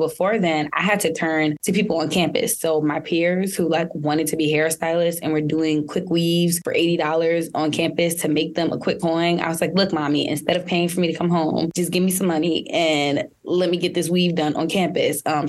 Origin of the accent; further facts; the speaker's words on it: Queens, New York, United States; New York. So I'm originally from New York, born in Queens.